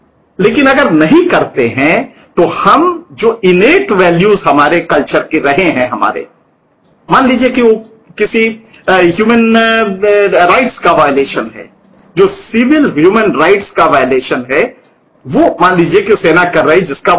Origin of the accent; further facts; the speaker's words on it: Bihar, India; हम भी बिहार से आए हैं। हमें उसका अंदाजा है कि गरीबी में किस तरह से वो भाग के आता है यहां कमाने।